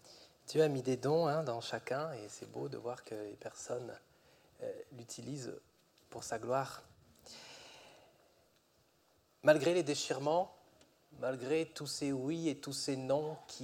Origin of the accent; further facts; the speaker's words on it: France; c'est tout à fait normal, on est français.